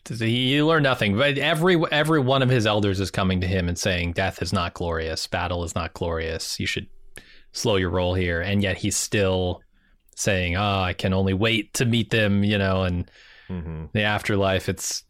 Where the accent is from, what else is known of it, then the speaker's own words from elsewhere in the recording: United States; as an American, we all have a tinge of that kind of in us